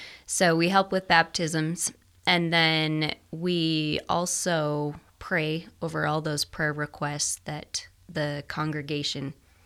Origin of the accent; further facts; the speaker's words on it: Ogden, Utah, United States; Well, I'm right here from Ogden, Utah, my whole life.